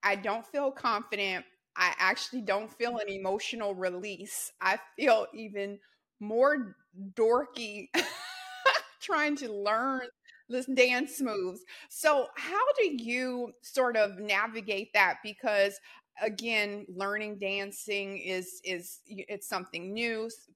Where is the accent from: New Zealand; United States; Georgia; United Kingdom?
United States; Louisiana; because I'm from Louisiana, so it was like a club song back when it first came out.